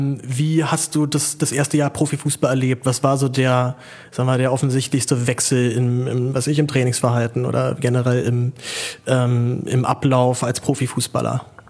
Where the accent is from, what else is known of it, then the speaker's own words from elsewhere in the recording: Berlin, Germany; ich bin ja Berliner